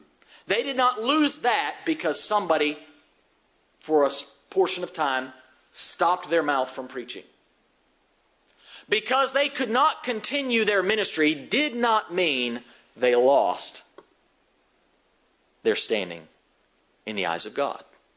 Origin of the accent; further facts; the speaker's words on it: West Virginia, United States; I am from West Virginia, but I know a few verb tenses.